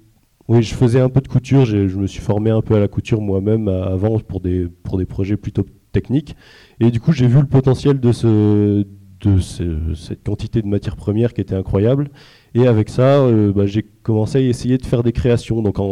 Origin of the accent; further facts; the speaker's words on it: Bourgogne-Franche-Comté, France; moi je viens du Jura